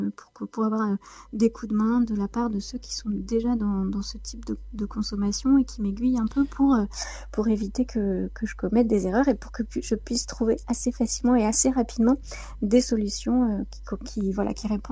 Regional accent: Normandy, France; moi, je suis une Normande et au cours d'un de mes périples en Normandie

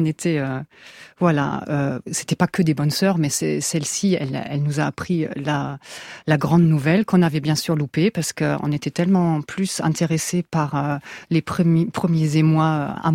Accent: Germany; en tant qu'Allemande, même de l'Ouest

